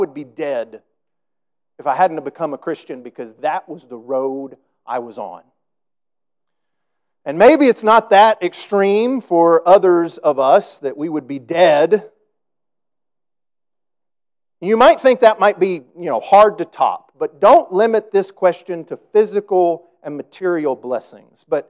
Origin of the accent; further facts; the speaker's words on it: United States; I think I'm pretty spoiled probably as an American